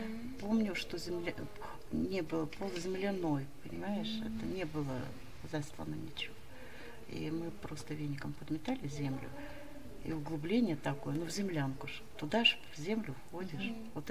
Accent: Novosibirsk, Novosibirsk Oblast, Russia; ну, родилась в Новосибирске, значит, и жила в Новосибирске. Вообще я сибирячка.

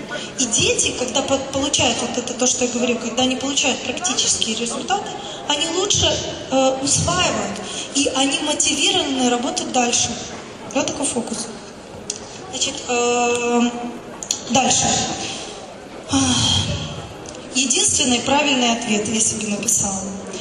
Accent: Kyiv, Ukraine; moved away; И я говорила, ой, у них такая легкотня, да я приехала из Киева, я вот так вот все сделаю.

